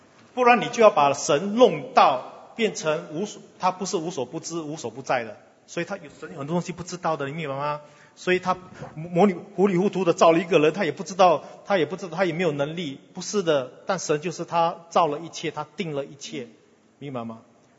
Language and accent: Chinese; Singapore; 然后影响了我们新加坡人